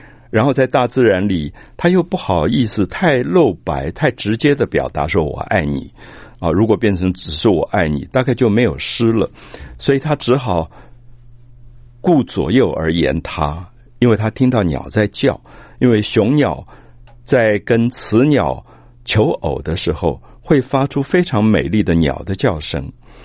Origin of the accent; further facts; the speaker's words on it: Taipei, Taiwan; 其实我们童年在台北还有过类似的农田的记忆